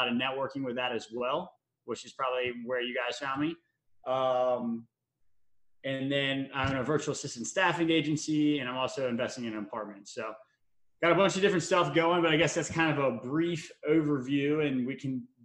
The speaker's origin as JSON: {"language": "English", "town": "Baton Rouge", "region": "Louisiana", "country": "United States", "tie": "born or raised there", "lives_now": "Florida, United States", "said": "I grew up in Baton Rouge, Louisiana, so kind of a smaller college town, kind of slow."}